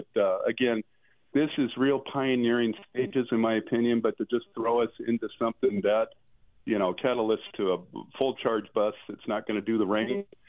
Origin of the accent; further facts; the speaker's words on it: Seattle, Washington, United States; when Mark and I grew up in Seattle, Metro, formerly Seattle Transit System, had electronic trolley buses.